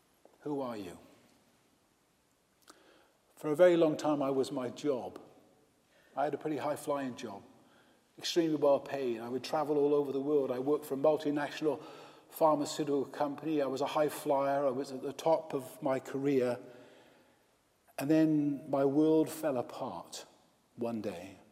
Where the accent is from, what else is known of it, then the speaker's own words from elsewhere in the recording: Wales, United Kingdom; I'm from Wales. That's why we had that hymn, by the way, just now. I am from Wales.